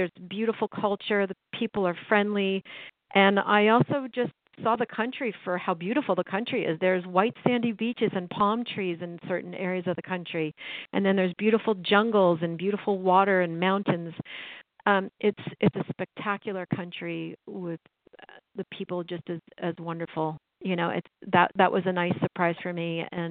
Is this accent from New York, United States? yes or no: yes; New York, United States; I know you're in New York. I'm from New York.